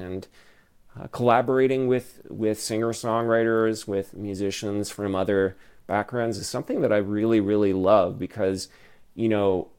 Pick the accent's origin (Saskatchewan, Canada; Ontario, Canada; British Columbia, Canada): Ontario, Canada; Ottawa; when I was growing up in Ottawa, I had my traditional piano lessons